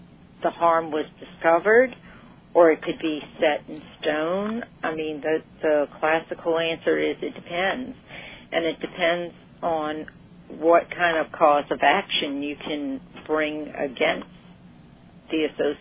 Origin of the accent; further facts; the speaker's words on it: Louisiana, United States; I'm from Louisiana where dead people vote.